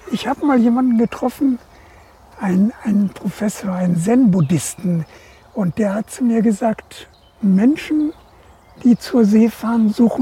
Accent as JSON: {"language": "German", "town": "Kołobrzeg", "region": "West Pomeranian Voivodeship", "country": "Poland", "tie": "born there", "said": "Nein, ich bin ja an der Ostsee geboren."}